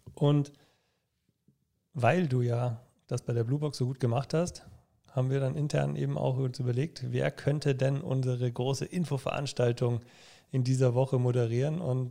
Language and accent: German; Munich, Bavaria, Germany; Ja gut, auch ich habe nicht den echten bayerischen Hintergrund. Ich bin zwar in München geboren, aber dann doch meine Eltern aus dem schönen Hessen hergezogen, zu Kroaste.